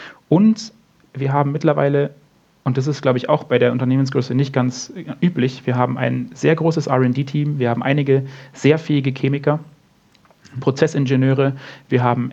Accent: Munich, Bavaria, Germany; durch München laufe, also meine Heimatstadt sozusagen

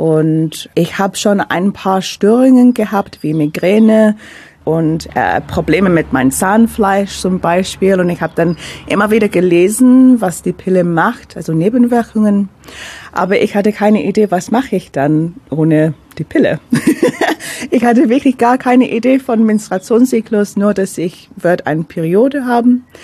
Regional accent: London, United Kingdom; German is a second language; now in Ulm, Germany; Ich bin Londoner, also ich komme aus London, habe seit 7 Jahren in Deutschland, also Ulm/Neu-Ulm gewohnt.

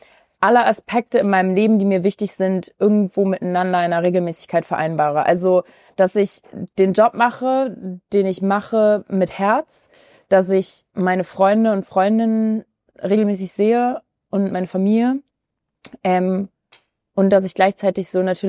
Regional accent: Duisburg, North Rhine-Westphalia, Germany; also born or lived in Cologne

